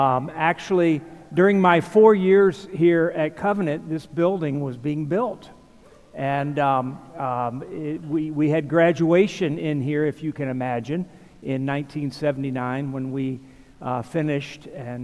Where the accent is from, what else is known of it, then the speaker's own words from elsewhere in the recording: Pensacola, Florida, United States; also born or lived in St. Louis; Met my wife here. She's from Iowa. I'm from Pensacola, Florida.